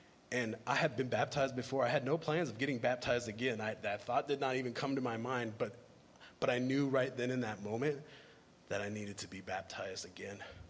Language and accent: English; San Diego, California, United States; I'm from San Diego. I was born and raised there. And I was really excited to go back to my hometown and share the gospel message.